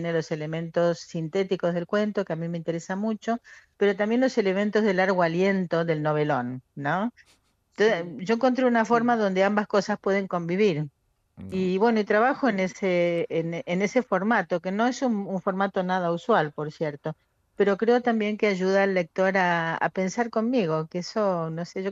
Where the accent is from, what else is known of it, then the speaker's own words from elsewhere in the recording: Argentina; moved away; como inmigrante, yo soy argentina, yo he tenido que construir otra familia, porque la mía quedó atrás, quedó en Argentina